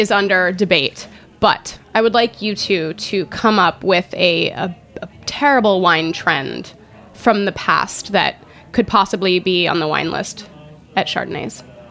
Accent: Arizona, United States; I grew up in Arizona, so I know.

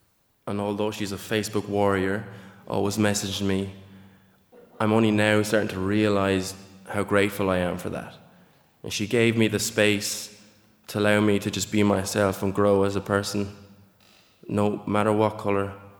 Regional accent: Inagh, County Clare, Ireland; And don't get me wrong, growing up in Ina, I've had a great childhood.

